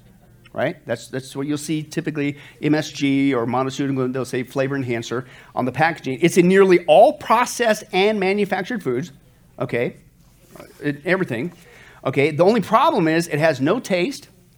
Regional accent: Kansas, United States; now in Las Vegas, United States; I grew up in the farm. I grew up in Kansas. We always farm. We always had a big garden, whatever. So Vegas, I don't know if you noticed, there's not a lot of farmland, right?

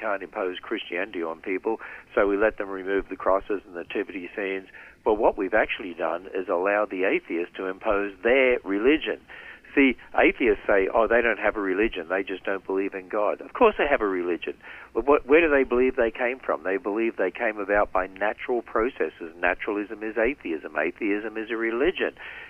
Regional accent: Queensland, Australia; We grew up in North Queensland in Australia, and my father was transferred every 3 years as a principal of a school.

